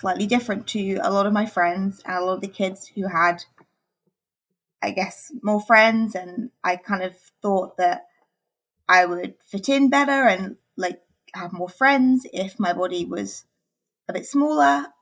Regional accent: England, United Kingdom; I'm from England, and in England we transition to high school.

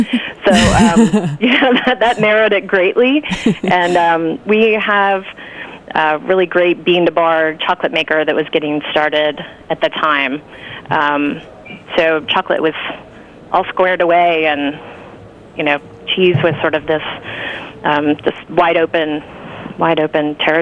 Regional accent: the South, United States; I grew up in the South, but my parents are both from the North

